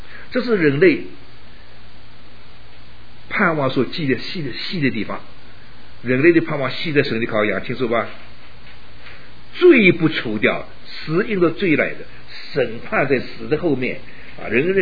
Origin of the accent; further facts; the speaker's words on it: Northeast China, China; 我住从小住在东北小的时候啊，那个我们家过去一点呢是个宰牛公司